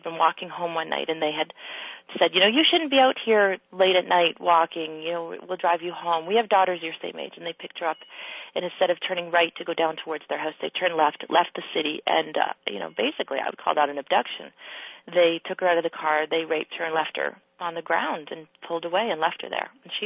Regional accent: Canada; and even here in Canada because I'm Canadian.

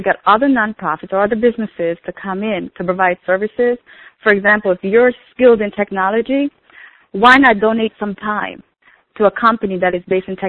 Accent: Mandeville, Manchester, Jamaica; now in United States; So, I was born in Mandeville, Jamaica

